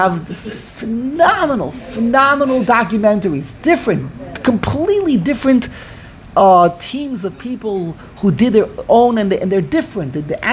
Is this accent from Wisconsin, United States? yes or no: no; New York City, New York, United States; I grew up in the Lower East Side